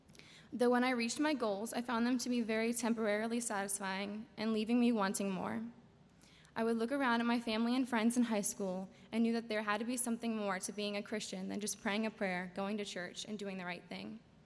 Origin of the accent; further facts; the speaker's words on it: Brevard, North Carolina, United States; I'm from Brevard, North Carolina, and I'm a senior at Davidson College.